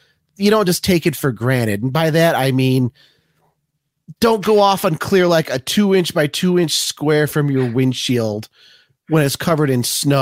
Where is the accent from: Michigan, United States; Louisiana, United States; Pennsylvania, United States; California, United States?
Michigan, United States; because I grew up in the Lake Michigan snow belts of Michigan. I've handled snow pretty well my entire life.